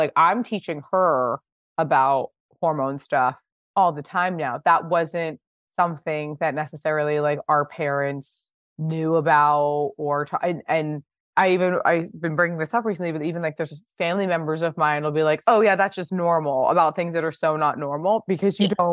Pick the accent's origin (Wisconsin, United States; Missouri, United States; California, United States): California, United States; Pasadena; I grew up in Pasadena.